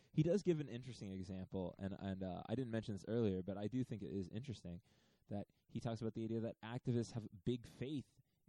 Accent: Virginia, United States; recent female candidates that have won in my home state of Virginia

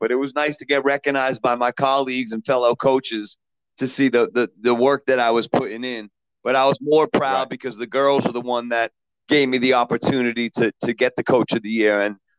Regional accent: Brookline, Massachusetts, United States; I grew up in Brookline, so, you know, I went to grammar school and high school with basically the kids that I played sports with over the summer.

